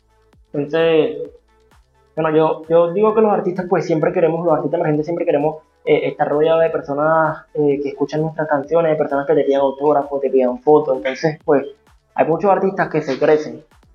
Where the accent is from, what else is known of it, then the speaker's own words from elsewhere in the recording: Venezuela; Y esto es tierra, y esta es mi tierra, esta es Venezuela.